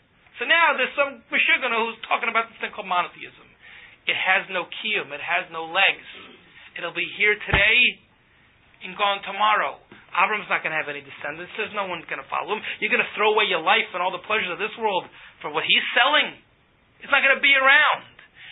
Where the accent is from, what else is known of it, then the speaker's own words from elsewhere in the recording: United States; and I know English, I'm an American.